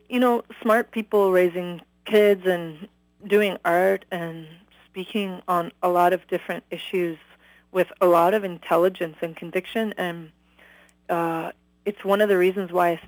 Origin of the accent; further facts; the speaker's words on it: Calgary, Alberta, Canada; now in Vancouver, Canada; and I'm from Calgary, but currently live in Vancouver.